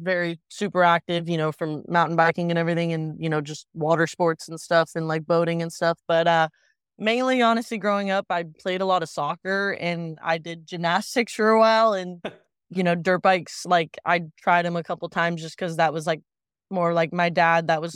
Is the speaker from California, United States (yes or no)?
yes; Redwood City, California, United States; I'm 20 years old. I'm from Redwood City, California, NorCal.